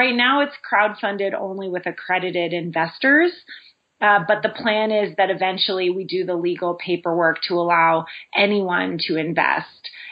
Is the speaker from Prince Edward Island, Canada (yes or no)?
no; Montreal, Quebec, Canada; moved away as an adult; also born or lived in London, United Kingdom; But I'm Canadian originally, so I grew up in Montreal and went to university there.